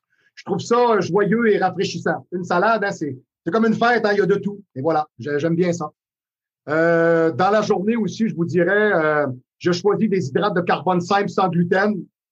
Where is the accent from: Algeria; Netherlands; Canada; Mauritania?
Canada; Quebec; Ici, au Québec, on est des Nordiques.